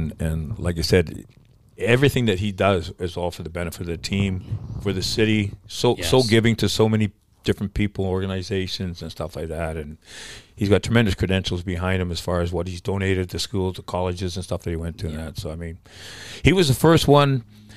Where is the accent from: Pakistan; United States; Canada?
Canada; I'm from Canada.